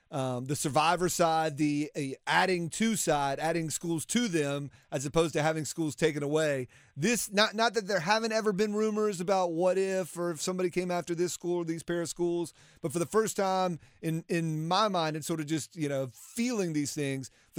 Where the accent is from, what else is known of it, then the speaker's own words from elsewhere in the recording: North Carolina, United States; just because I grew up in North Carolina